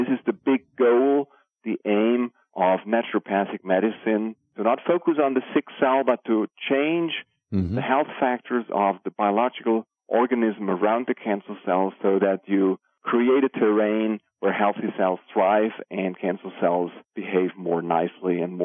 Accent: Germany; also born or lived in Sweden; So 12 years ago, I moved back from Sweden to my home country, Germany, and opened a complementary cancer clinic in the city of Kassel, which is right in the middle of Germany, between the cities of Hanover and Frankfurt, located in the heart of Germany.

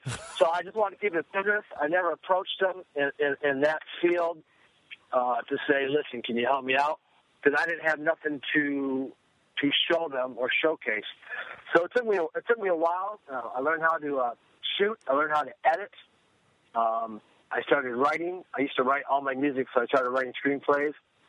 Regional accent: Michigan, United States; I got it was an agency, like one of the only agencies in Michigan that had that time. I moved back home from California in 2002. Had a midlife crisis, freaked out, moved back home, bought the house I grew up

